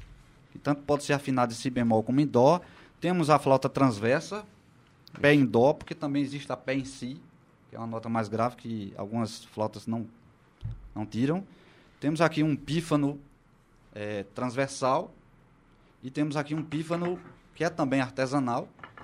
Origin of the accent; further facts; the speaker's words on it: Boa Vista, Paraíba, Brazil; also born or lived in Campina Grande; eu fui criado, embora tenha nascido em Campina Grande, eu fui criado no distrito de Boa Vista.